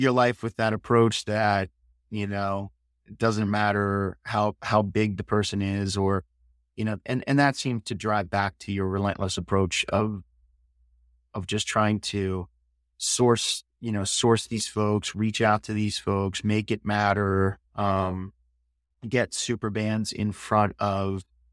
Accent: Wyomissing, Pennsylvania, United States; it's literally probably the most famous person in the world is from my little hometown in Wyomissing, Pennsylvania.

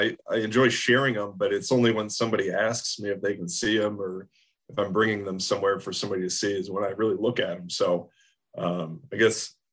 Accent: Rochester Hills, Michigan, United States; So growing up in Rochester Hills, and it's just a great community.

